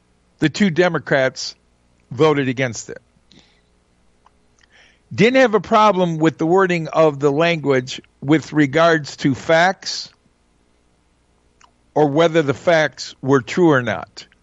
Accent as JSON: {"language": "English", "region": "Michigan", "country": "United States", "said": "We're from Antrim County."}